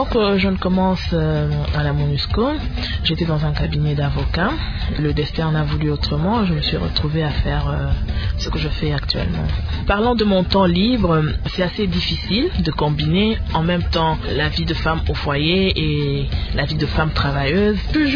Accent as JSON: {"language": "French", "country": "DR Congo", "said": "puisqu'on est congolaise."}